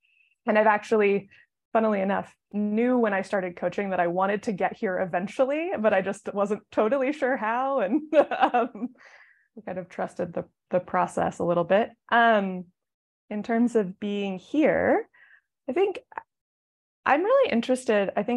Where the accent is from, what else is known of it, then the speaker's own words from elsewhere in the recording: Denver, Colorado, United States; now in Moscow, United States; It's 2:00 in the morning where I am right now from Moscow, Idaho. This is the last day in my house until I move back to my hometown of Denver.